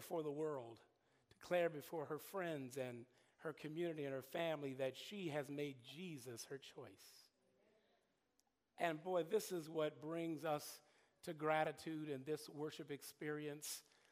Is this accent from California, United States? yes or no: yes; Los Angeles, California, United States; originally I'm from Los Angeles, many of you know that, good old Southern California